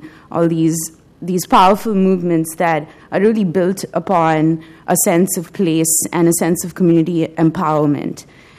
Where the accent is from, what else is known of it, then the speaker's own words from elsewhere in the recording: India; moved away as an adult; now in Portland, United States; I'm from India. And back in India, I was involved with a lot of activism